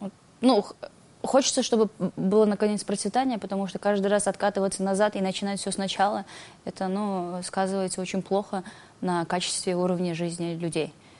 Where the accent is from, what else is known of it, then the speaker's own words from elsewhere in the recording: Kyrgyzstan; born there; И я считаю, что мне очень сильно повезло, что я родилась в Кыргызстане.